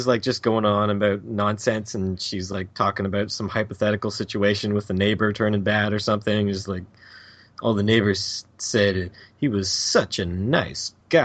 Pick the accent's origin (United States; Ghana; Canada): Canada; Well, I'm Canadian.